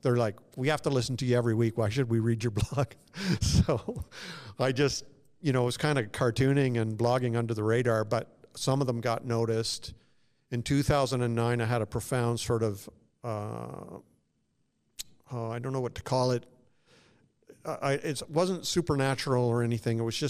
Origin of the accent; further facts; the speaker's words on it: Canada; I was born and raised in Canada mostly. Grew up in a religious home, Christian home